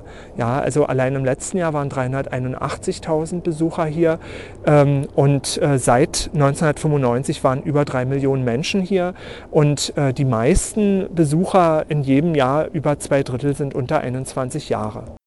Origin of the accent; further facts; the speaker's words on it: Berlin, Germany; aber nicht in meiner Heimatstadt in Berlin.